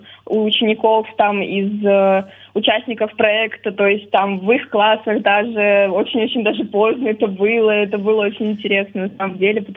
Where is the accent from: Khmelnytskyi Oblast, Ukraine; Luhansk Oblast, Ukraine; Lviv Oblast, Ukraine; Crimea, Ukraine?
Luhansk Oblast, Ukraine; Popasna; я із Попасної.